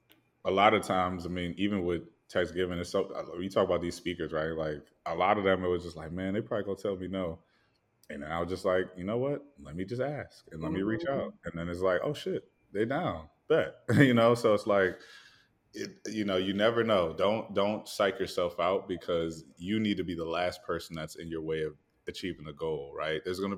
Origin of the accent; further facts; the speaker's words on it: Ondo, Nigeria; I'm from Ondo State, Nigeria.